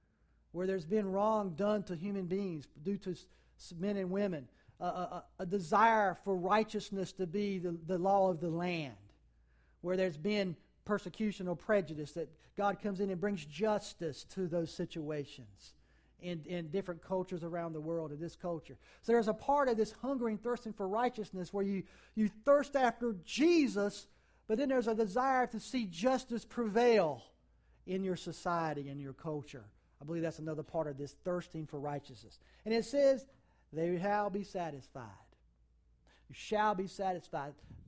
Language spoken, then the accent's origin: English; United States; I grew up in Wilson County. There wasn't a whole lot of forgiveness out there.